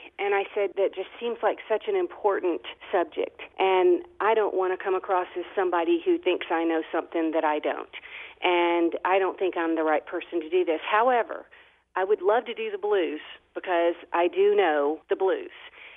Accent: Rome, Georgia, United States; now in Birmingham, United States; which is halfway between my hometown of Rome and where I live now, which is Birmingham.

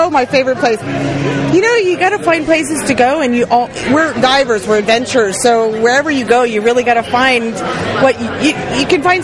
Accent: North Carolina, United States; North Carolina in the mountains.

